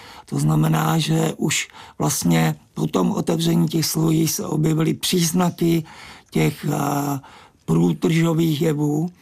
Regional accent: South Moravian Region, Czechia; born there; Já jsem se narodil na Jižní Moravě.

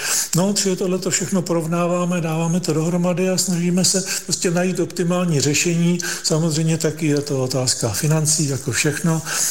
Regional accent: Prague, Czechia; Nejsem z Pardubic, já jsem Pražák

